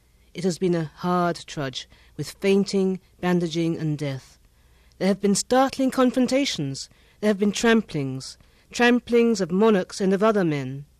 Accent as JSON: {"language": "English", "country": "Ghana", "tie": "born there", "said": "I'm African, but I'm African from a lot of different places, although I was born in Ghana."}